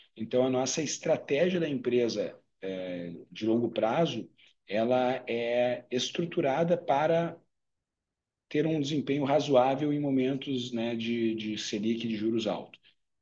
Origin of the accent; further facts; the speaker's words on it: Brazil; A gente, por outro lado, né, como brasileiros empresários de uma empresa de 55 anos